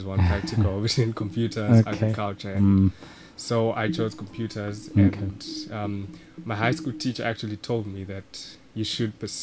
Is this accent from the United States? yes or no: no; Zimbabwe; and I'm from Zimbabwe. We come from the same country.